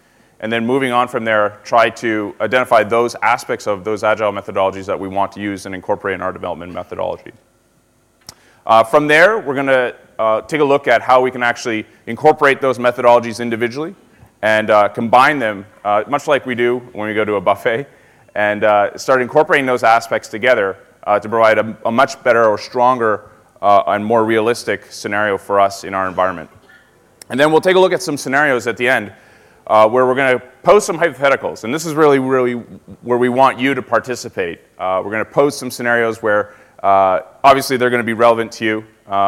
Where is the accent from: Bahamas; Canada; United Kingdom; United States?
Canada; I'm originally from Canada, so it should make for an interesting dynamic up here.